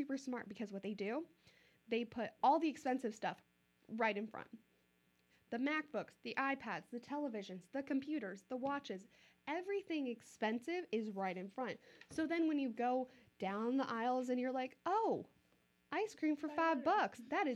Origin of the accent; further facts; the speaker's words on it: Lincoln, Nebraska, United States; I grew up in Lincoln, Nebraska. It's my home.